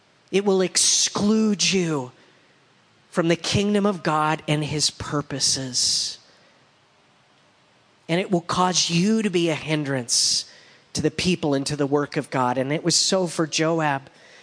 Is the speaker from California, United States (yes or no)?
yes; California, United States; And we grew up out in the Inland Empire.